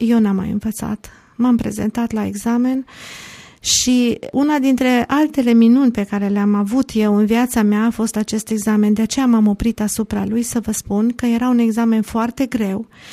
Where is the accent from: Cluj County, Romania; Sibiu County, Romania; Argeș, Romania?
Cluj County, Romania; Cluj-Napoca; Prima dată am încercat să dau un examen pentru ocuparea unui post în orașul meu natal, Cluj.